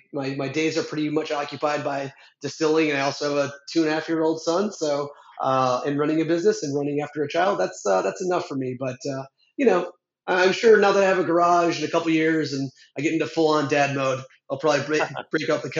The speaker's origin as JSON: {"language": "English", "region": "Minnesota", "country": "United States", "said": "like I'm from Minnesota, you know, I go to Minnesota and there's like, you know, 7 or 8 great craft distilleries there."}